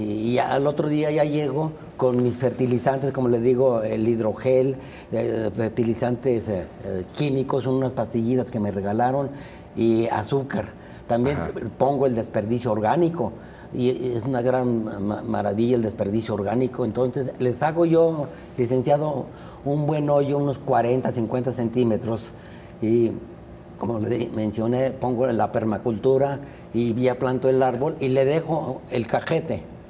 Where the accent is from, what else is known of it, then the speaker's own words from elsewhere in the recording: Aguascalientes, Mexico; Yo soy de Aguascalientes. Cuando tenía 5 o 6 años, mi madre nos mandaba a plantar árboles en el camellón. Nosotros vivíamos enfrente de lo que era lo que es el estadio de béisbol Romo Chávez.